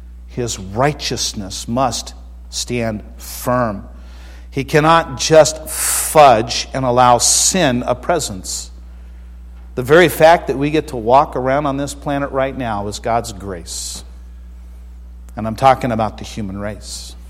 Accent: Arizona, United States; moved away; I'm from Arizona. You know what moss is? It's something you hear about that somebody else has. I moved to the Northwest.

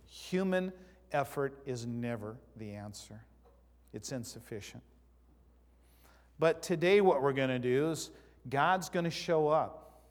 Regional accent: Southwest, United States; born there; my girls are born and raised in the Northwest. They don't know what the Southwest is like, and Carrie and I do. That's where we were born.

